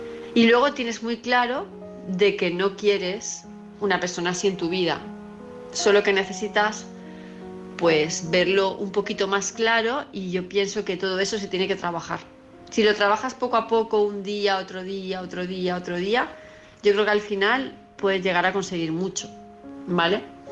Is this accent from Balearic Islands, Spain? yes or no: yes; Palma, Balearic Islands, Spain; de Palma de Mallorca, ya me conocéis